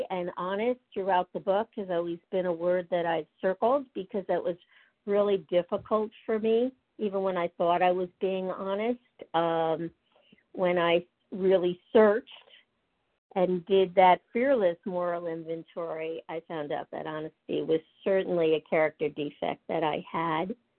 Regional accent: New Jersey, United States; I'm from New Jersey.

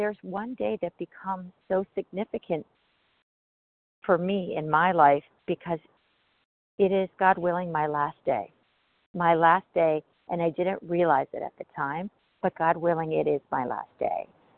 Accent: California, United States; from Southern California, gratefully recovered today

